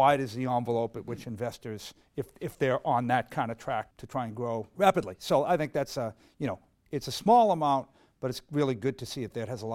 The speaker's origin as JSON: {"language": "English", "town": "Newton", "region": "Massachusetts", "country": "United States", "tie": "born or raised there", "said": "But I grew up in Newton."}